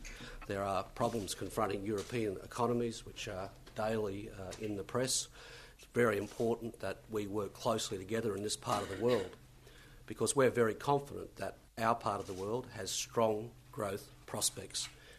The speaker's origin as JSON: {"language": "English", "town": "Brisbane", "region": "Queensland", "country": "Australia", "said": "I'm a Queenslander and I've been very much involved with the reconstruction effort across my state, not just in my home city of Brisbane"}